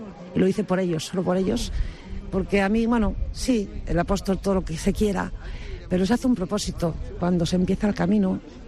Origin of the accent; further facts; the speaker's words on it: Lugo, Galicia, Spain; Yo soy de Lugo.